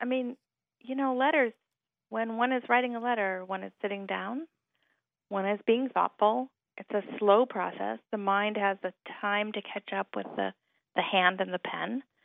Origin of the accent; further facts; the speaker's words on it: Hawaii, United States; And certainly I grew up in Hawaii, in the country in Hawaii, speaking broken English. A lot of the people that I was surrounded by spoke very broken, non-standard English.